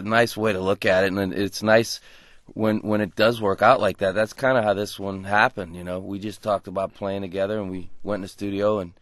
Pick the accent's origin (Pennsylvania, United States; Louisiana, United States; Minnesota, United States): Louisiana, United States; New Orleans; where we grew up in New Orleans, that's a traditional way to improvise